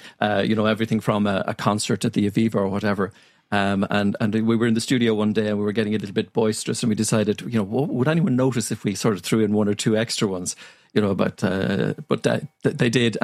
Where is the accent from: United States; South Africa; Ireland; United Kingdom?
Ireland; accent: Irish; I'm apparently described as Irish male neutral.